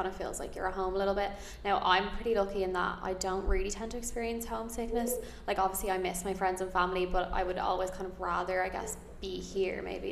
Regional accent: Ireland; I think as Irish people, we're inherently afraid of doing that, but you can't have any fear when you're over here.

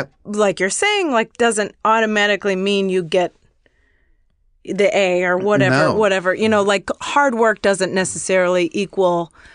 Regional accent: Chicago, Illinois, United States; So I'm from Chicago. And when I was still living there, I won money in a raffle.

